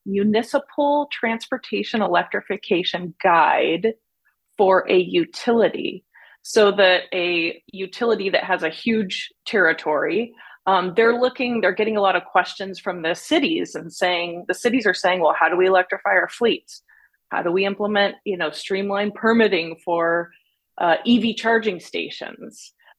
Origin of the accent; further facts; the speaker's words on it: San Diego, California, United States; also born or lived in New York / Germany; Actually born in New York, but raised in San Diego. My dad was in the Air Force. We moved to Germany, but then back to San Diego.